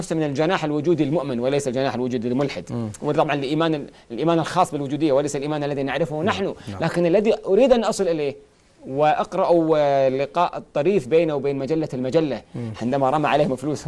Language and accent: Arabic; Kuwait; صار رئيس قسم الفلسفة عندنا في الكويت في فترة